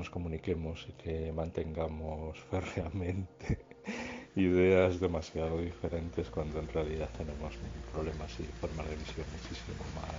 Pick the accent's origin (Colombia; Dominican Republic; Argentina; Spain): Spain; Jarandilla de la Vera, Extremadura; de Jarandilla de la Vera, al norte de Cáceres.